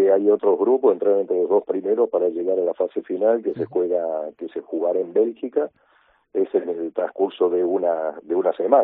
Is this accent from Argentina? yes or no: yes; Argentina; now in Spain; cuando estoy en Argentina me dicen qué europeo que estás, y cuando estoy en España, que soy muy argentino